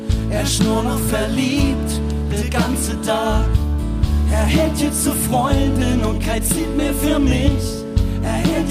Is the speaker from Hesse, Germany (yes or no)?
no; Kappel, Baden-Württemberg, Germany; Wir kommen aus Kappel.